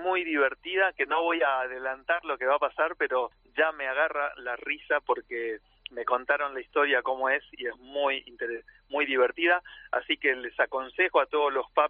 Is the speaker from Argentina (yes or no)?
yes; Argentina; yo ya no lo pienso como un argentino, yo pienso que el tango como un ciudadano del mundo